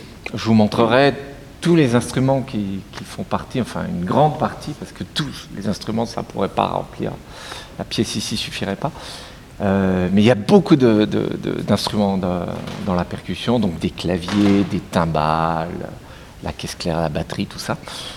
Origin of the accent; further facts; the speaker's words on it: Mulhouse, Grand Est, France; also born or lived in Munster / Strasbourg; Je suis né en Alsace, donc j'ai fait mes études en Alsace, à différents endroits. Je suis d'abord né à Münster, pour ceux qui connaissent un peu. Après, je suis arrivé à 6 ans à Mulhouse. Après Mulhouse, j'ai bougé